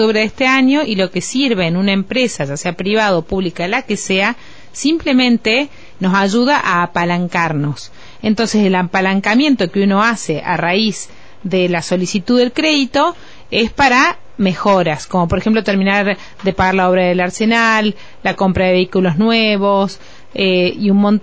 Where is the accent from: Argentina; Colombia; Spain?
Argentina; Catamarca; A mí como catamarqueña, a mí como argentina